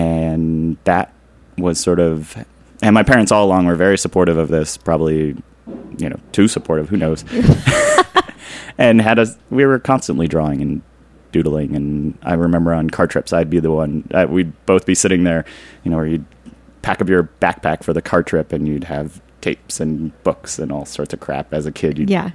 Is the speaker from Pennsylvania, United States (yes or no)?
yes; Philadelphia, Pennsylvania, United States; I grew up in Germantown in West Mount Airy, which is inside of Philadelphia proper.